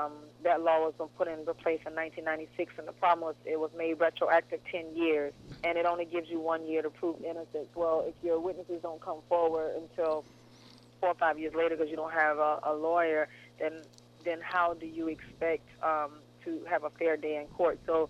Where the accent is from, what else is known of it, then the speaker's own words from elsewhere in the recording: Georgia, United States; I've gone places in the military and traveled around the world and almost just be ashamed to say that I'm from Georgia.